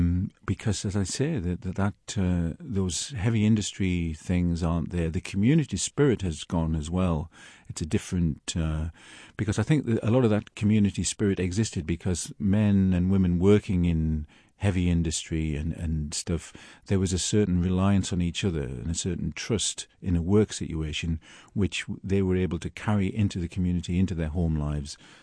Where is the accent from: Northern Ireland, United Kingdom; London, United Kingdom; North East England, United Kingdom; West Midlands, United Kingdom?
North East England, United Kingdom; Newcastle; Jack Common came from my hometown. He was from Newcastle